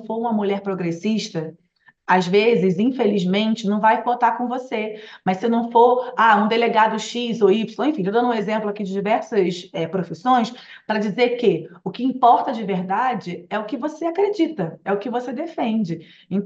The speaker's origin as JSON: {"language": "Portuguese", "region": "Rio de Janeiro", "country": "Brazil", "said": "Eu falando aqui enquanto carioca que morava no Rio naquela época"}